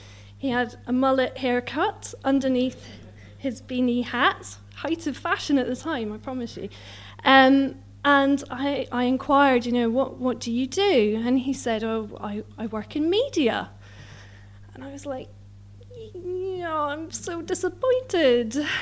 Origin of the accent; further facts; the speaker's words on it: Scotland, United Kingdom; I'm Scottish. I don't know where that is.